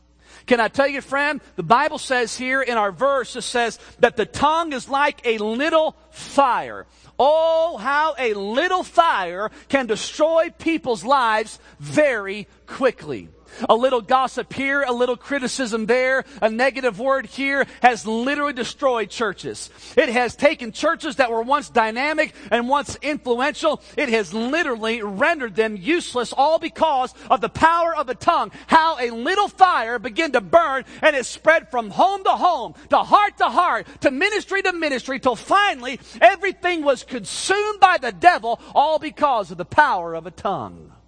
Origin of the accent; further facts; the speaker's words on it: Chicago, Illinois, United States; Growing up in Chicago, I read about the Chicago fire